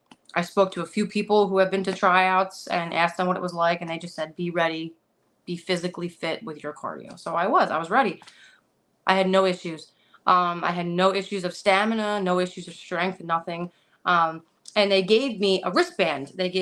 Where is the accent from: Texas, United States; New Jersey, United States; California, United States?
New Jersey, United States; Belleville; I'm from Belleville, New Jersey. So that's like right on the outside of New York City. So that's where I grew up for most of my life.